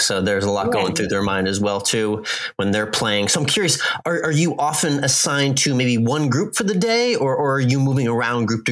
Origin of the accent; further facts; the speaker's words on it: Boston, Massachusetts, United States; I grew up in Boston. I'm a lifelong Boston sports fan.